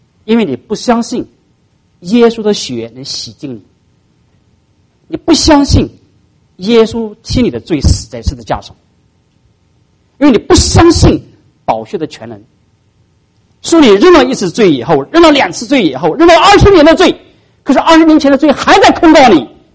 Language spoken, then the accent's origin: Chinese; China; 这跟我们中国人差不多了啊。